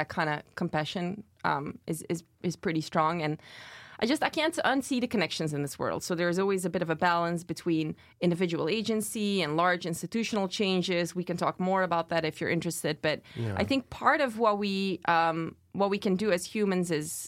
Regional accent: Belgium; I'm from Belgium, which historically has always been a more progressive socialist country.

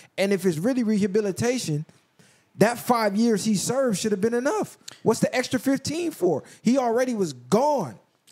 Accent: Atlanta, Georgia, United States; I'm raised, born and raised in Atlanta. I cannot come back for 10 years. My whole life, I hung around gang members.

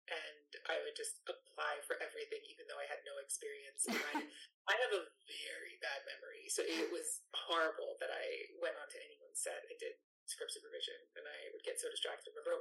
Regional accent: New York, United States; I grew up in the New York area, so like right outside of the city. And I went to high school in the Bronx

